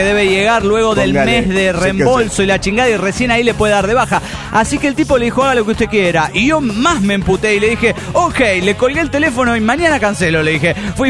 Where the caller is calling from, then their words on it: Zapopan, Jalisco, Mexico; de Zapopan, México.